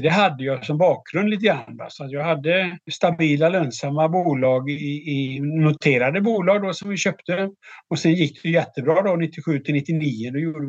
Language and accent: Swedish; Alingsås, Västra Götaland County, Sweden; now in Stockholm, Sweden; jag bodde som kompis i Stockholm här. Han kom från Vretstorp utanför Örebro och jag kom från Alingsås